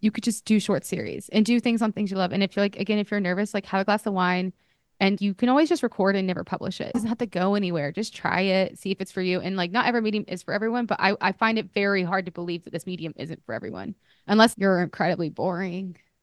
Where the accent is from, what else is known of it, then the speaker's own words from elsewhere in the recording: Alabama, United States; I grew up in Alabama and I grew very, very ignorant.